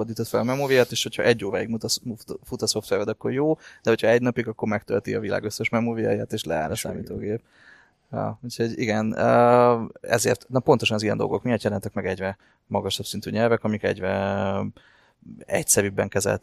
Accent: Romania; Én Romániában nőttem fel.

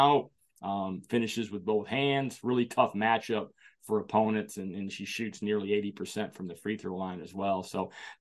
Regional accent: Olivet, Michigan, United States; even though I'm from Olivet

